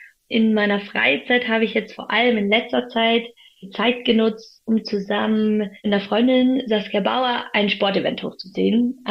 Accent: Munich, Bavaria, Germany; also born or lived in Freiburg; in meiner Heimat München arbeiten konnte oder kann

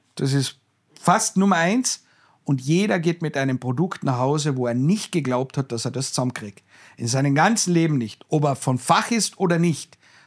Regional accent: Carinthia, Austria; einen Messerbaukurs bei uns in Kärnten.

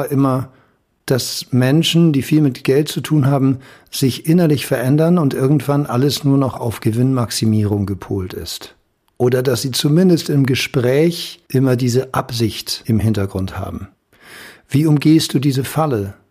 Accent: West Germany, Germany; habe ich mich vorgestellt als Wessi

